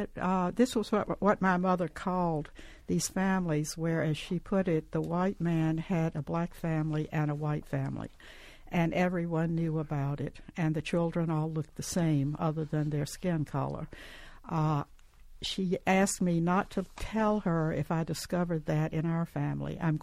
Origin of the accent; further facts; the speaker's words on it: Columbus, Georgia, United States; No, I grew up in Columbus, which is 20 miles south of Hamilton. I spent my summers in Hamilton, and we went to Hamilton after Sunday school and church every Sunday.